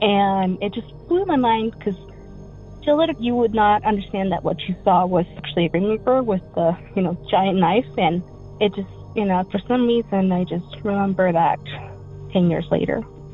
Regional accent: Sacramento, California, United States; I am from Sacramento, California.

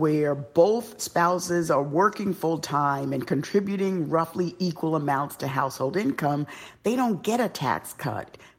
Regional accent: Bronx, New York, United States; I born and raised in the South Bronx

